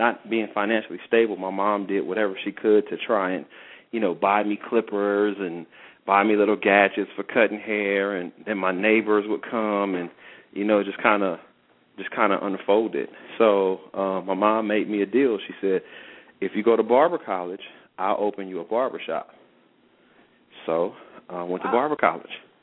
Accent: Inglewood, California, United States; now in Atlanta, United States; Where I'm from. I'm from Los Angeles, Inglewood, California.

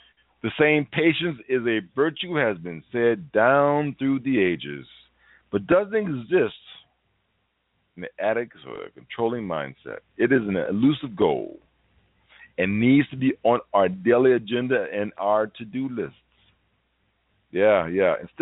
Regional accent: Chicago, Illinois, United States; I'm from Chicago and a lot of people there talk faster, right?

